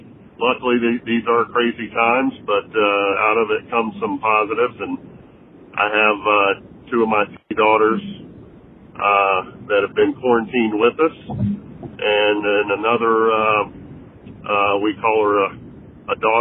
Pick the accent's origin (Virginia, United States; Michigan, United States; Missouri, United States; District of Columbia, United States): Virginia, United States; Roanoke; Growing up outside of Roanoke, Virginia, my grandparents were caregivers in the sense they had they had a working farm and took care of over 30 foster children.